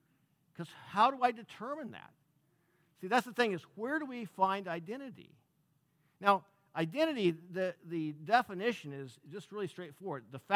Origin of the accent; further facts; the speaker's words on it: St. Louis, Missouri, United States; I'm a citizen of the U.S., I'm a citizen of Missouri, citizen of St. Louis